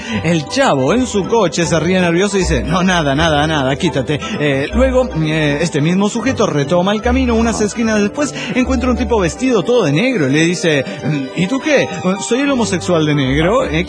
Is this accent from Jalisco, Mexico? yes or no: no; Mérida, Yucatán, Mexico; Soy el escribano de Mérida, Yucatán